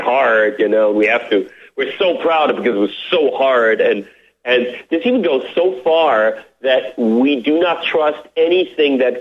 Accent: Germany; now in United States; I grew up in Germany before I came to the U.S. and went to school and university in the U.S.

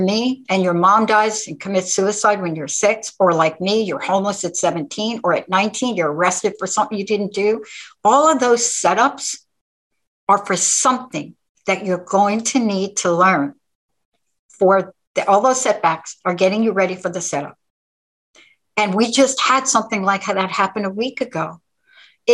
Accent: New York, United States; now in Washington State, United States

